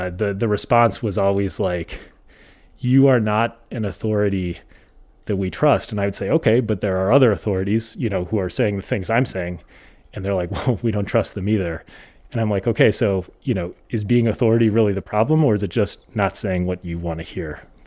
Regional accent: South Dakota, United States; also born or lived in Minnesota / Midwest; I grew up in kind of all over the Midwest, but mostly rural South Dakota and rural Minnesota.

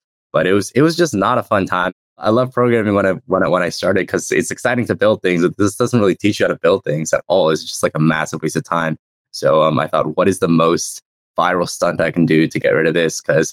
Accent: Suwanee, Georgia, United States; Sewanee, Georgia.

